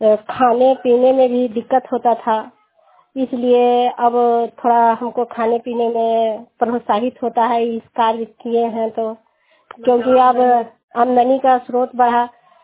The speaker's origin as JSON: {"language": "Hindi", "town": "Sabri", "country": "India", "said": "मैं ग्राम सबरी की रहने वाली हूँ"}